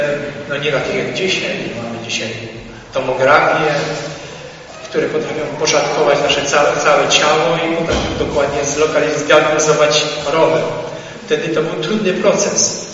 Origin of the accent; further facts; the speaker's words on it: Spytkowice, Lesser Poland, Poland; moved away as an adult; Ja urodziłem się w Spytkowicach, koło Ramki Zdroju. Niedaleko jest. Bardzo atrakcyjne miejsce. To jest moja miejscowość rodzinna. Tam mieszkałem do 21 roku życia